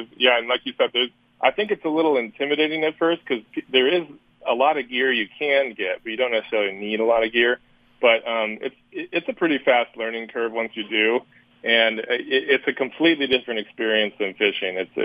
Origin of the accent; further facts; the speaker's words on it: Tomah, Wisconsin, United States; I'm originally from Tomah, Wisconsin.